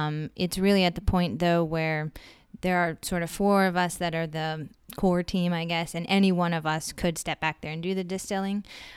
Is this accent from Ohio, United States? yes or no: yes; Ohio, United States; moved away as an adult; So originally I'm from Ohio. I grew up there all the way through college, and for college I studied theater